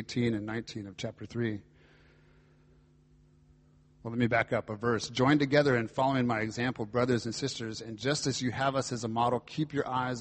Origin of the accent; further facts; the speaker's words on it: United States; as an American, you just sort of want to see, hey, can the Brits do it?